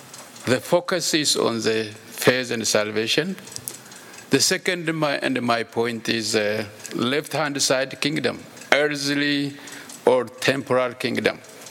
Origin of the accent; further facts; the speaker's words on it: Ethiopia; now in United States; I'm originally from Ethiopia. I came to the U.S. 24 years ago.